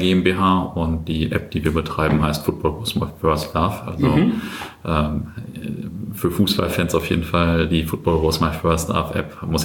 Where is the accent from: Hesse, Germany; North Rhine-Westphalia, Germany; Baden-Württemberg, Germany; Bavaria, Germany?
North Rhine-Westphalia, Germany; Löhne; also born or lived in Buxtehude; und aufgewachsen in Löhne im Kreis Herford.